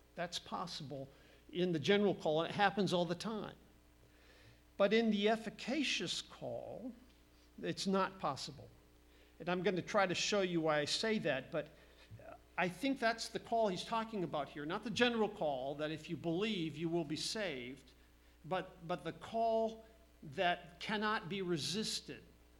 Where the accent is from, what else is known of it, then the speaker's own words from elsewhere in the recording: Nebraska, United States; born there; Same thing with my Cornhuskers. I was born in Nebraska.